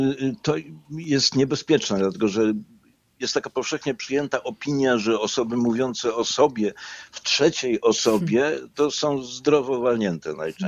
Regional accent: Warsaw, Masovian Voivodeship, Poland; born there; also born or lived in Jerusalem; now in Gdańsk, Poland; urodziłem się w Warszawie. To jesteś z Warszawy? Nie, nie jestem z Warszawy. Jestem teraz z Gdańska. Kiedyś byłem z Warszawy. Kiedyś mieszkałem w Jerozolimie. Wtedy byłem z Jerozolimy.

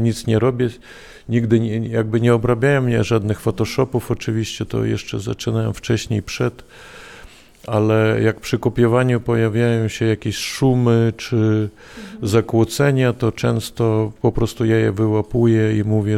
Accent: Lviv, Lviv Oblast, Ukraine; now in Estonia; jestem obywatelem Estonii. To też tak to miało zaznaczyć jakby ten, chociaż jestem lwowiakiem

